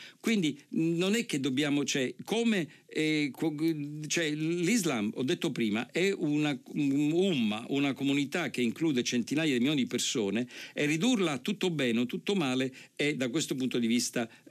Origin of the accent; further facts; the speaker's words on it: Palermo, Sicily, Italy; proprio perché io sono palermitano, secondo lei che fa scappo alla provocazione?